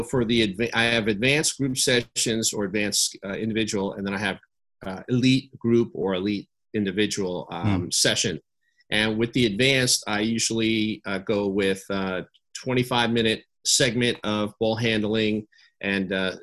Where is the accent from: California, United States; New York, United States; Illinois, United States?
New York, United States; moved away as an adult; also born or lived in Arizona; now in Australia; And then at about 27, so about 4 years later, I moved to Arizona from New York. That's where I grew up in New York.